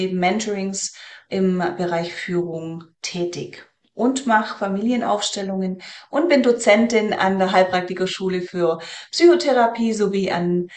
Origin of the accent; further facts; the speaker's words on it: Ulm, Baden-Württemberg, Germany; ich komme aus dem Raum Ulm